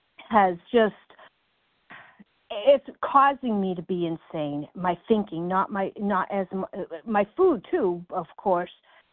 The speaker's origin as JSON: {"language": "English", "region": "North Carolina", "country": "United States", "said": "I'm from North Carolina."}